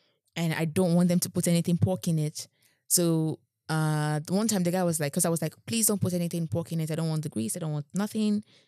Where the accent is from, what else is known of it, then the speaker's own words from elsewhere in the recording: Nigeria; I'm also Nigerian